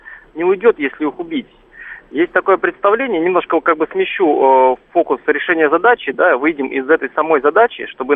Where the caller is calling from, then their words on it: Moscow, Russia; я из Москвы.